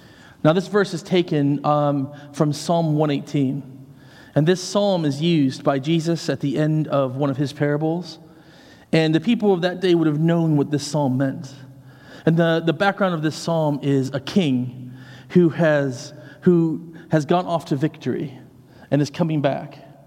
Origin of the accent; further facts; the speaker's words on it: United Kingdom; As a British person, I can say that.